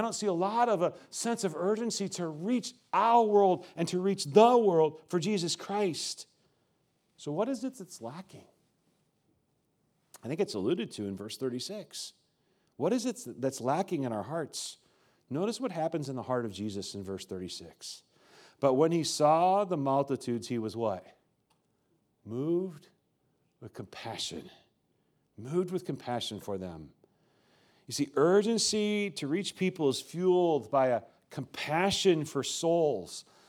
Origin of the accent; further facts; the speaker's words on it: Nebraska, United States; When I grew up in Nebraska, okay, it was a family affair, and most of my mom's relatives were Swedish Americans